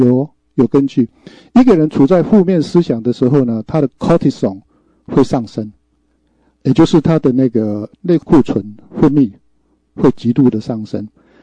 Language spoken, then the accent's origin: Chinese; China; 我们中国人在讲说